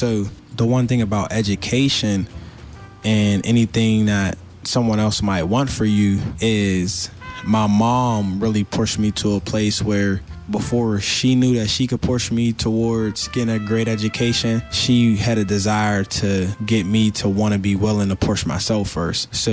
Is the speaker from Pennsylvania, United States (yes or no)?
yes; Pittsburgh, Pennsylvania, United States; I grew up in Homewood. It was right in Flory Way.